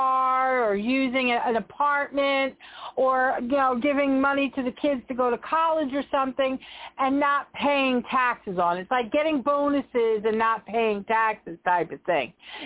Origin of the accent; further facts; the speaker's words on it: New York, United States; I'm from New York, and I'm just so disappointed in what's going on there.